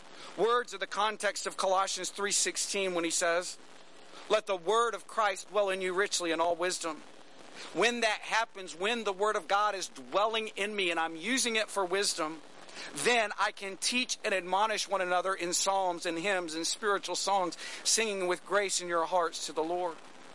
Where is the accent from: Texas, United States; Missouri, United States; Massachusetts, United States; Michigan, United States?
Texas, United States; accent: Texas; particularly thick Texas accent. Compared to many Texans, especially many West Texans, I don't. But my accent is always exaggerated, it seems, when I travel overseas